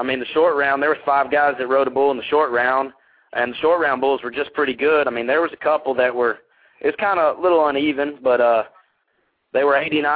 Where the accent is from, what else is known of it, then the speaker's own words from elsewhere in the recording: Cleveland, Tennessee, United States; Where am I from? I'm from Cleveland, Tennessee.